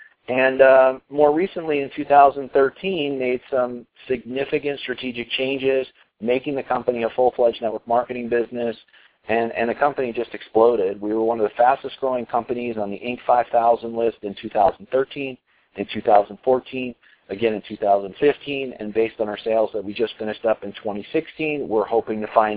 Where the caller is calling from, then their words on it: Colorado, United States; I'm calling in from Colorado this evening.